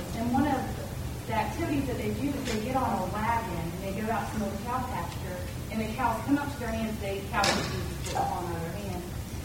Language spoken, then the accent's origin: English; Florida, United States; We're from Northeast Florida, and we have an educational program as well there on our ranch.